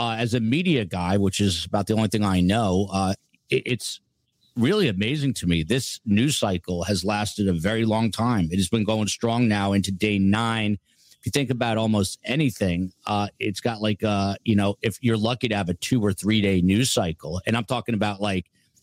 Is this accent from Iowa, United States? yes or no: no; New Jersey, United States; one of our amazing mods from New Jersey, my home state.